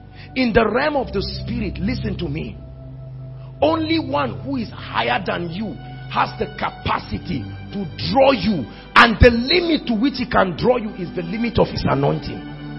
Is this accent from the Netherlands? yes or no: no; Zaria, Kaduna State, Nigeria; I came from Zaria with a hunger.